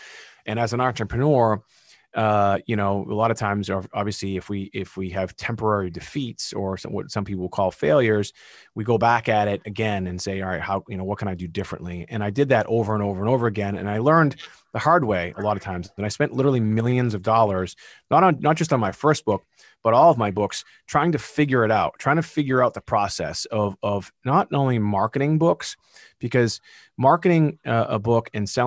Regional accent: Massachusetts, United States; accent: Massachusetts; There's my Massachusetts accent, record it, then transcribe it.

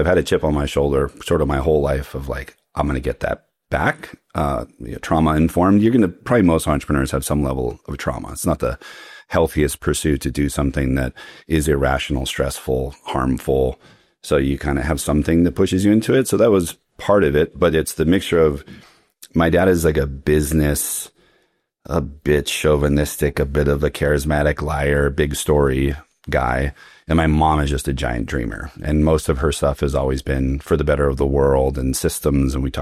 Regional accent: Hawaii, United States; now in Australia; I was born and raised in Hawaii, which actually feels somewhat similar to Australia.

